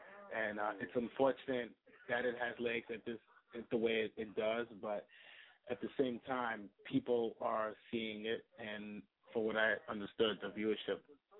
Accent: Bronx, New York, United States; Okay, I'm from the Bronx, New York.

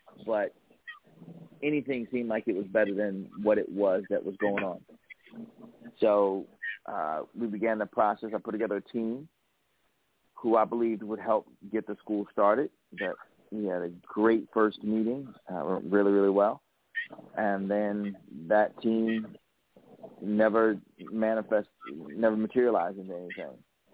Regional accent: Middletown, Connecticut, United States; I grew up in Connecticut, in a place called Middletown, Connecticut.

